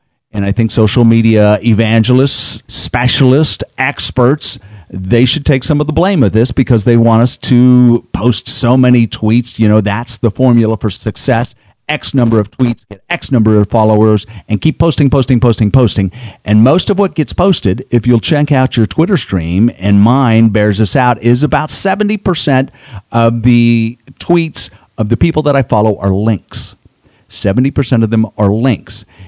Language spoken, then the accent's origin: English; Texas, United States; I grew up in the Texas school systems, okay? And paddling was just the way it was.